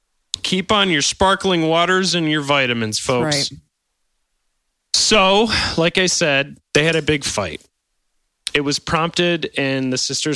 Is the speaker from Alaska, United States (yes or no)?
no; Massachusetts, United States; Ah, we're from Massachusetts.